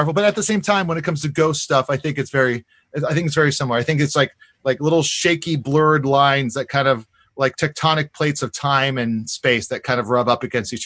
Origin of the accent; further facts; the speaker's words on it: Hawaii, United States; Hawaii, which has a lot of superstitious stuff, for sure.